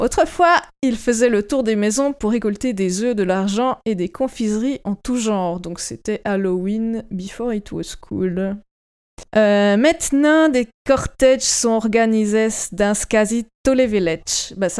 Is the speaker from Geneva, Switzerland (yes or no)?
no; Jura, Switzerland; alors mon patois d'origine, c'est Lajoie en Suisse. C'est une toute petite région.